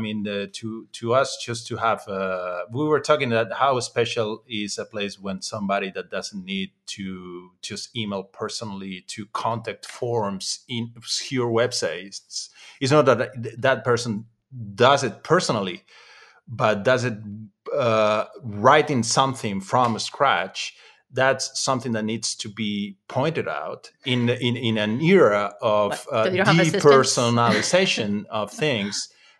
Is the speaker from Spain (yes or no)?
yes; Spain; English is a second language; I should have explained that I'm from Spain, but I also write in Spanish.